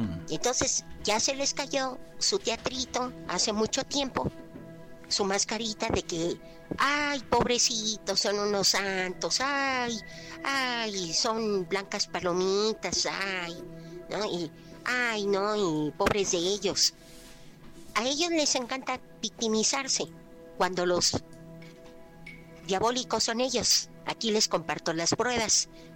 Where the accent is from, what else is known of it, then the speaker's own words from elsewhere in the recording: Mexico; Yo tengo la fortuna de ser mexicana, vivir aquí y poder expresarlo.